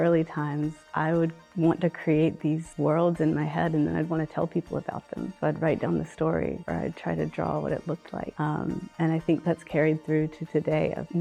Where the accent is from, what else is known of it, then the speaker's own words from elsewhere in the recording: Macon, Georgia, United States; also born or lived in New York; And I grew up in Macon, Georgia. I moved to New York after college, and I was there for 15 years.